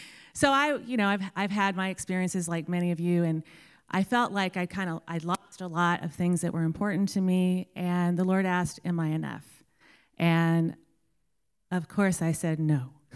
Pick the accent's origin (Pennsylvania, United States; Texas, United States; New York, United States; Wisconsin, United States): Texas, United States; But I was from the United States of Texas, so I didn't need to know.